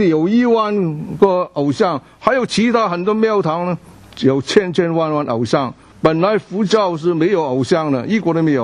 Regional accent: China; 我们中国人很喜欢13

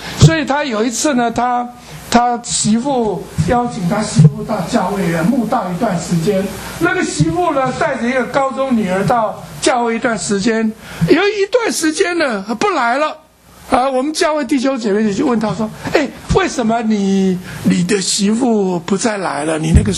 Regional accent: China; 我们中国人呢很少取名字叫耶稣的，你知道吗？

